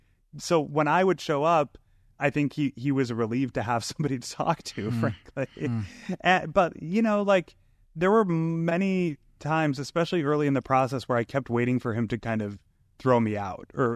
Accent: Massachusetts, United States; He obviously grew up in Michigan. I grew up in Massachusetts. We both had a lifetime of experiences of being the only Mormon in the room

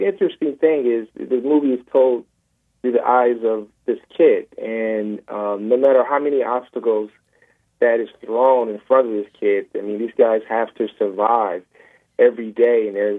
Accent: Milwaukee, Wisconsin, United States; that was based off my experience growing up in Milwaukee, Wisconsin. My grandmother lived on 10th and Burlite.

